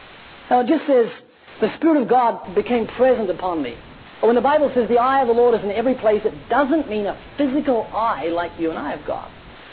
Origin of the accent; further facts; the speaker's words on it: New Zealand; I've got a friend, he lives in Australia. I'm from New Zealand.